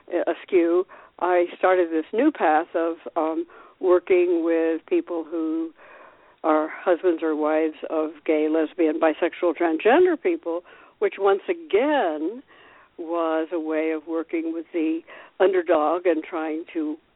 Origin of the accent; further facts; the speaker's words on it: Winchester, Massachusetts, United States; born there; also born or lived in New York; Okay, well, I was born in Winchester, Massachusetts, very near Boston